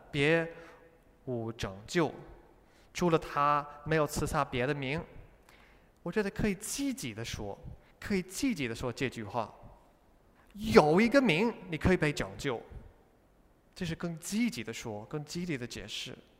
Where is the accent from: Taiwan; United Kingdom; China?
United Kingdom; 我来自英国嘛，